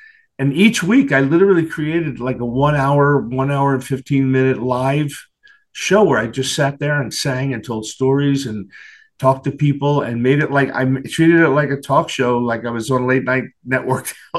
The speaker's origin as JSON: {"language": "English", "town": "Philadelphia", "region": "Pennsylvania", "country": "United States", "tie": "born or raised there", "said": "which is my tribute to my hometown and a little poke in the eye"}